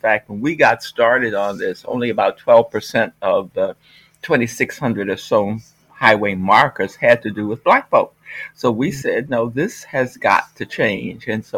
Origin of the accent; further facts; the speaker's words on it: Virginia, United States; And so I grew up in Middlesex County, which is on Virginia's Middle Peninsula, and my whole family is they are right here. In fact, I have now in retirement moved back to Middlesex County.